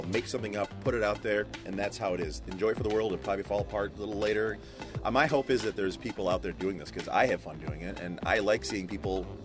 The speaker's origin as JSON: {"language": "English", "town": "Rochester", "region": "New York", "country": "United States", "said": "I am from Rochester, New York, and I make random things."}